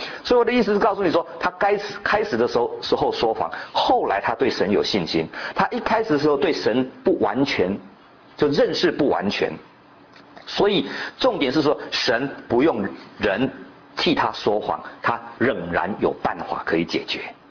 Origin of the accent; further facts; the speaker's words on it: China; 你知道我们中国人因为这是当时所翻的嘛